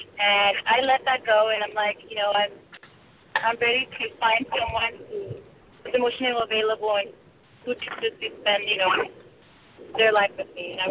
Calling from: California, United States; I'm calling from California.

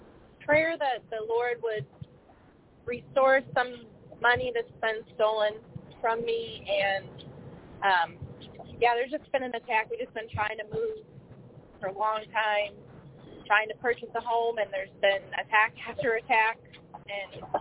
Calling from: Michigan, United States; from Michigan.

